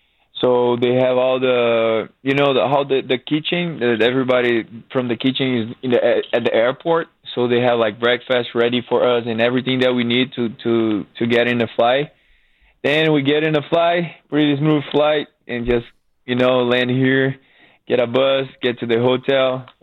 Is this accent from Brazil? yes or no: yes; Brazil; my hometown is Brazil, so I gotta be in the flight for almost 20 hours.